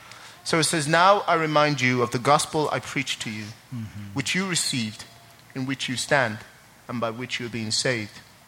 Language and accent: English; Ireland; I'm from Ireland. Originally, my parents are from Nigeria, but I grew up in Ireland. Been in Ireland like 17 years, so I kind of grew up there, you know, did everything from there. But what it was I grew up in a Muslim home.